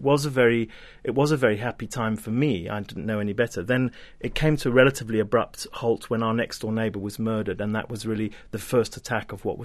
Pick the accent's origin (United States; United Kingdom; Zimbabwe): Zimbabwe; growing up in Zimbabwe.